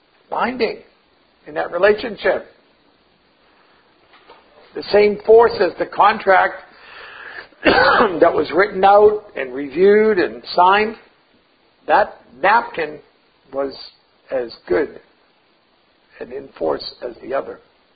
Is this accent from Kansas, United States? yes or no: no; Boston, Massachusetts, United States; The old way, what I learned growing up around Boston and the workplace, was that when you did business, you came to an agreement